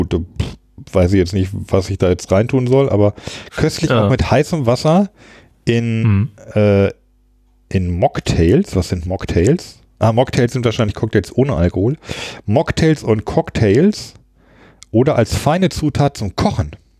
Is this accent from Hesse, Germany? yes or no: no; Lower Saxony, Germany; ich komme ja aus der Region Hannover ursprünglich